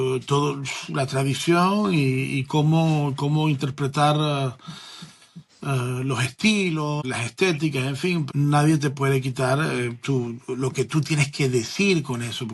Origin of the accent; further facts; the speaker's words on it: Maracaibo, Zulia, Venezuela; entiendan que yo soy maracucho